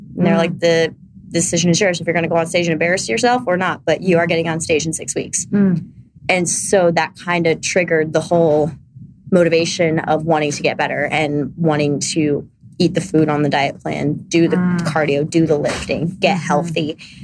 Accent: Ohio, United States

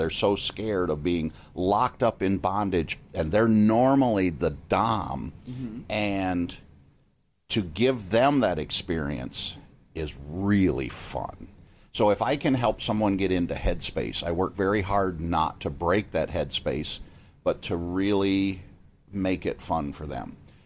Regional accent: Ohio, United States; now in Chicago, United States; I'm from Ohio.

